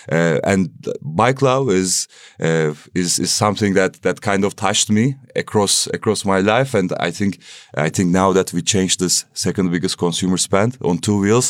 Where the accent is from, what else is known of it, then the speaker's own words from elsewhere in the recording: Istanbul, Turkey; English is a second language; now in Germany; Yes, I'm coming from Turkey, Istanbul.